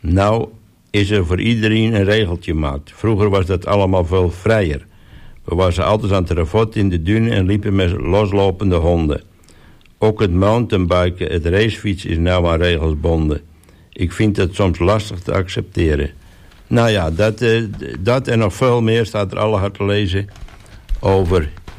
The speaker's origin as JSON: {"language": "Dutch", "town": "De Koog", "region": "North Holland", "country": "Netherlands", "tie": "born or raised there", "also_born_or_lived": "Den Helder", "said": "Ik ben eigenlijk van in de helder ben ik geboren als zoon van een banketbakker. En toen ik 4,5 jaar oud was, ben we met gezin verhuisd van de Helder naar Texel. We gingen naar de Koog te wonen."}